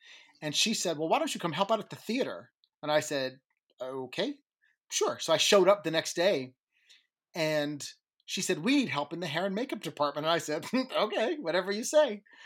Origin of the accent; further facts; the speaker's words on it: Chicago, Illinois, United States; I was born and raised in Chicago in the 70s. I'm the first person on my father's side of the family born in the United States.